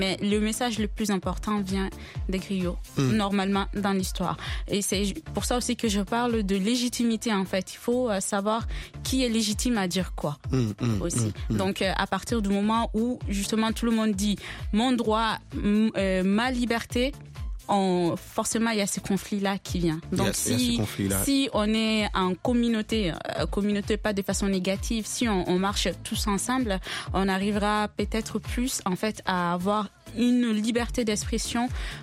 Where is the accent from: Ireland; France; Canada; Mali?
Mali; je suis malienne